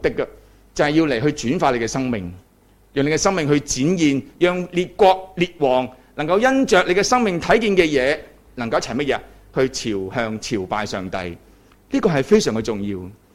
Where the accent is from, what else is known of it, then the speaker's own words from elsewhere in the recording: Hong Kong; 原来我们香港人不是很明白的，